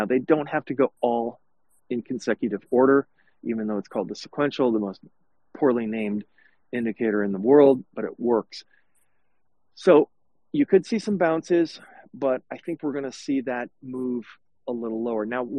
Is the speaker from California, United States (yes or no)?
yes; California, United States; let's say I'm from California, it's a very gnarly market.